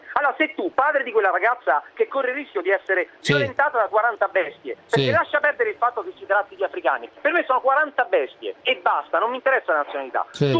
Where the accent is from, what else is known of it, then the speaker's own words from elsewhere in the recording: Marche, Italy; e ti dico marchigiani perché sono marchigiano.